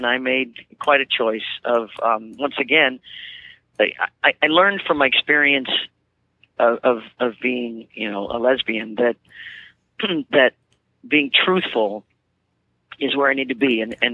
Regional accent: Midwest, United States; Well, see, I grew up in the Midwest in the 60s and the 70s, and that was an incredible music time.

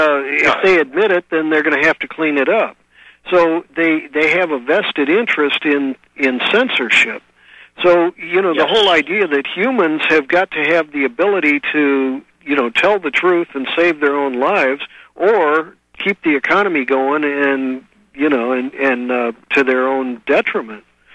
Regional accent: Webster Groves, Missouri, United States; Yeah, I'm originally from Webster out in St. Louis.

